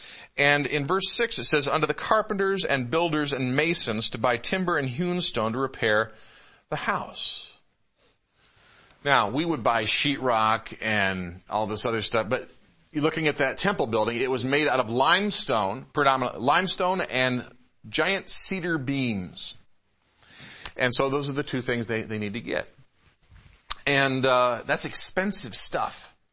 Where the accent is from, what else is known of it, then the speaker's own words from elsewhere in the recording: Michigan, United States; I'm from the Metro Detroit area, and I grew up far enough outside Detroit.